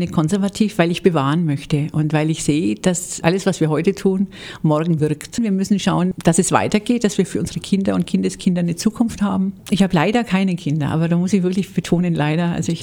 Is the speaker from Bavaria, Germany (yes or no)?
yes; Nuremberg, Bavaria, Germany; also born or lived in Munich; Ich bin geboren in Nürnberg und auch dort aufgewachsen, also im Landkreis Fürth. Bin dann in den 70er Jahren nach München gegangen, habe da auch studiert, Politikwissenschaft. Und dann habe ich noch Philosophie angehängt und bin vor 6 Jahren bin ich aufs Land gezogen mit meinem Mann.